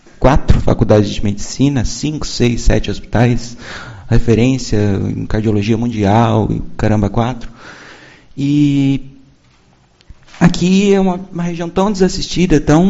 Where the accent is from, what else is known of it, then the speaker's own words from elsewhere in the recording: São Paulo, Brazil; Eu sou estrangeiro, sou do interior de São Paulo